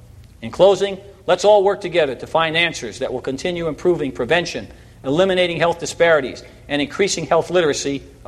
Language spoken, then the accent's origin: English; New York City, New York, United States; people in places like where I grew up in New York City